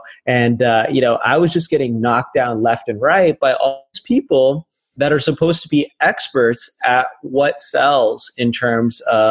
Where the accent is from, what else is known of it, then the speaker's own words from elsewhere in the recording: Las Vegas, Nevada, United States; So this was back in my hometown of Las Vegas.